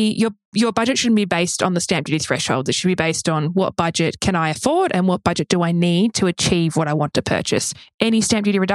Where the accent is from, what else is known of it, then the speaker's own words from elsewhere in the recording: Victoria, Australia; A classic example in Victoria, my home state